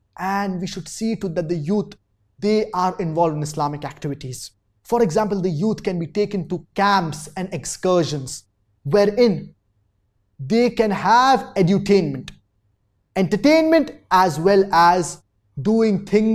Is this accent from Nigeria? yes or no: yes; Abuja, Federal Capital Territory, Nigeria; I'm a student from Abuja, Nigeria.